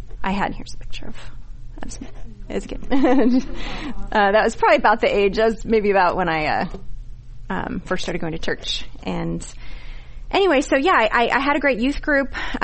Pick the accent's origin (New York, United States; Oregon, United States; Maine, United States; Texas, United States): Oregon, United States; Portland; I grew up in Portland, Oregon with my mom, my older sister. So definitely like an all-female household. And I was raised in Portland, Oregon